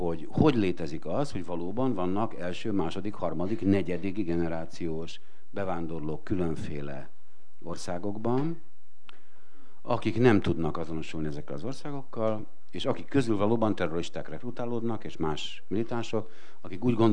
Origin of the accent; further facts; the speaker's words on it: Transylvania, Romania; talán tudják némelyek, hogy én erdélyi vagyok, és 30 évig éltem ugye, magyar kisebbségként Romániában.